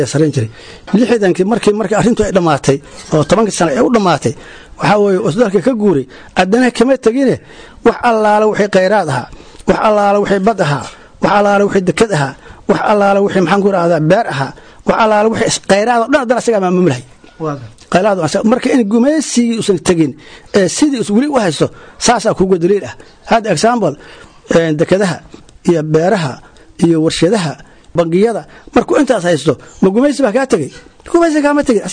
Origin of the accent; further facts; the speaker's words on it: Balad Xaawo, Gedo, Somalia; balad Xaawo ma jirin mana jirin xitaa kii xornimo ma qaadanin kolka aan waan ahay 83 sano jira 83 sano markii 2020 laga gooyay balad Xaawo warkeed ma jirin marka aagaas aan ku dhashay